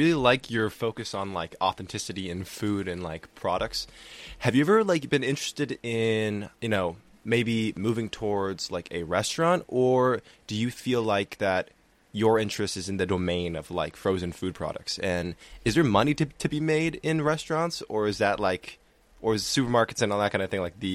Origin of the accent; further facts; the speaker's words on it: Massachusetts, United States; now in Madison, United States; I'm actually from Massachusetts, so I went from Massachusetts over here to Madison.